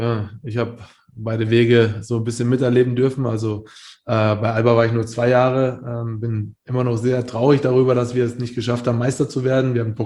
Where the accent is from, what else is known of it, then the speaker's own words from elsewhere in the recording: Bamberg, Bavaria, Germany; Also ich bin aus Bamberg, aus einer kleinen Stadt, dahin gewechselt